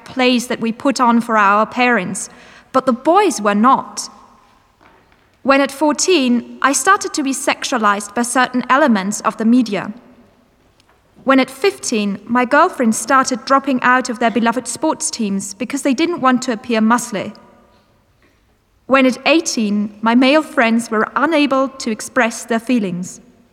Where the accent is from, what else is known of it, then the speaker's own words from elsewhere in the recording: United Kingdom; I am from Britain, and I think it is right I am paid the same as my male counterparts.